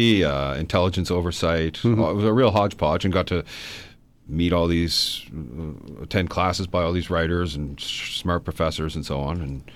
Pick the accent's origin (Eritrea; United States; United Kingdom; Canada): Canada; Truro, Nova Scotia; also born or lived in France; So I feel a bit as though I feel like a Nova Scotian, but exactly where I went to high school in Truro, mm-hmm. lived in Halifax for many years, and I kind of think of Halifax as home, but I've been in Ottawa for the last 10 years.